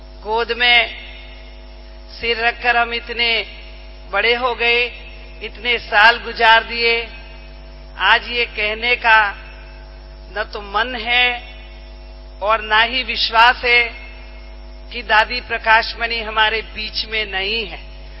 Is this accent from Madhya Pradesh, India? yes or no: no; Sirohi, Rajasthan, India; मैं सिरोही की रहने वाली हूँ